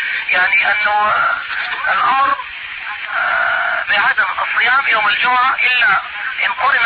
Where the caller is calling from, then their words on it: Mecca, Makkah Province, Saudi Arabia; يا أخي أنا بكلمك يعني من مكة